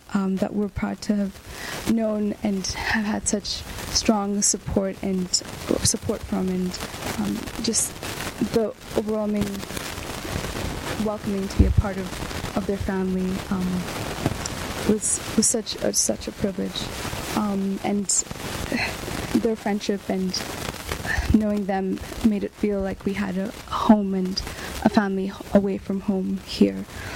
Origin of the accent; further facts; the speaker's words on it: Kenya; I'm originally from Kenya